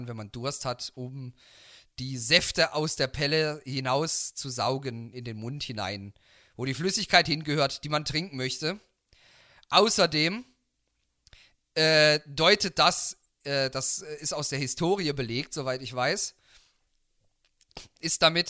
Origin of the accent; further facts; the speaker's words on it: Baden-Württemberg, Germany; bei uns im südbadischen Raum, wo ich herkomme